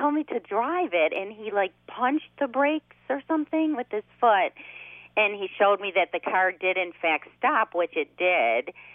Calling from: Buffalo, New York, United States; from Buffalo.

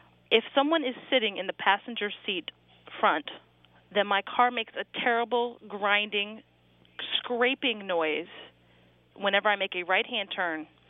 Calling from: Boston, Massachusetts, United States; also born or lived in Jacksonville, United States; Right now I live in Boston. I just moved up here about 6 months ago from Jacksonville, Florida.

